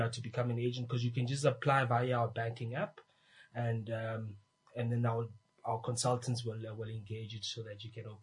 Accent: Windhoek, Khomas, Namibia; for those that didn't hear it. Born and bred in Windhoek

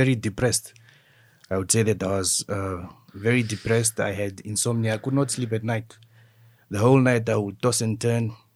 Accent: Windhoek, Khomas, Namibia; I grew up in Windhoek.

